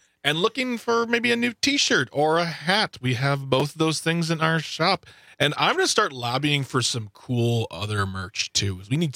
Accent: Waukesha, Wisconsin, United States; And I grew up here in Waukesha as well.

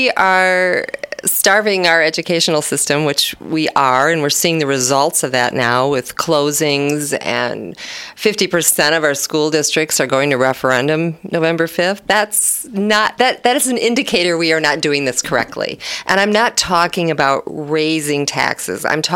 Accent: Michigan, United States; moved away as an adult; now in La Crosse, United States; I grew up in Michigan. Big water girl, and about 30 years ago, just under 30 years ago, I moved to the La Crosse area

